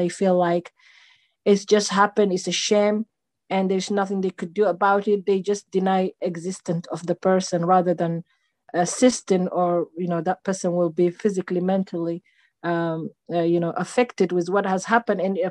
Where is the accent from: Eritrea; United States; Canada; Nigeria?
Eritrea; now in London, United Kingdom; Yes, I am originally from Eritrea.